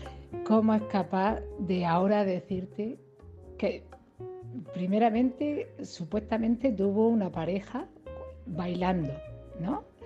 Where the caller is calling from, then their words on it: Cartagena, Region of Murcia, Spain; de Cartagena.